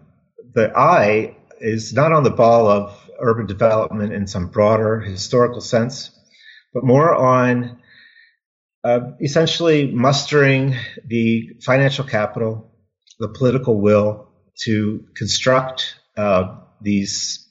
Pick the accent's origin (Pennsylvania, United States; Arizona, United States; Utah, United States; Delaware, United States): Delaware, United States; Wilmington; moved away as an adult; So I grew up in Wilmington, Delaware. I guess I left there for graduate school.